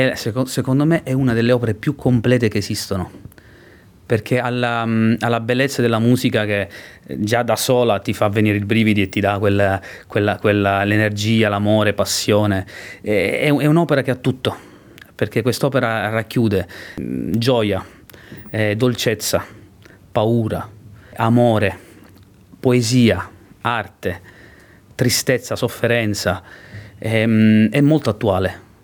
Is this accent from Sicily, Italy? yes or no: yes; Sicily, Italy; essendo siciliano